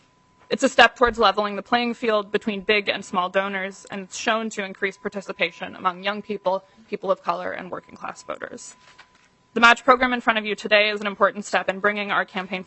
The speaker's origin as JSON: {"language": "English", "town": "Seattle", "region": "Washington", "country": "United States", "tie": "born or raised there", "lives_now": "Minnesota, United States", "said": "Growing up in Seattle, I made my first campaign contribution because of a public financing system."}